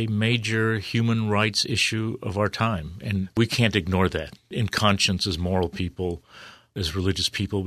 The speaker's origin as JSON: {"language": "English", "country": "United States", "said": "to treat them in ways that I'm ashamed of as an American."}